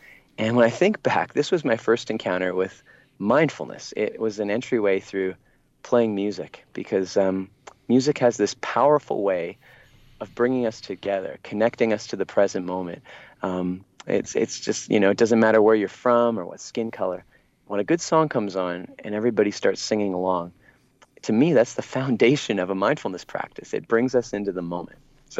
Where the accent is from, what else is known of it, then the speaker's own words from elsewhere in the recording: Canada; and I'm from Canada, and in Canada, we have to take French class